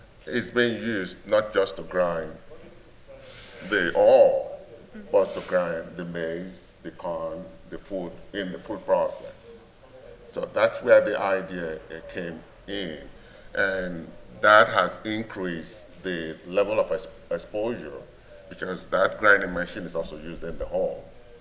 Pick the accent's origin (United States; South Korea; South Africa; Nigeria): Nigeria; I'm from Nigeria.